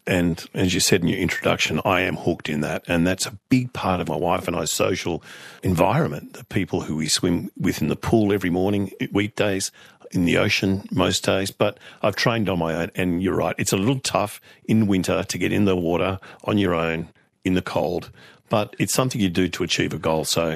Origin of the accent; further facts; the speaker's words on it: Fremantle, Western Australia, Australia; I grew up in Fremantle, which was a really working class suburb. I don't think it is now. It's been gentrified since.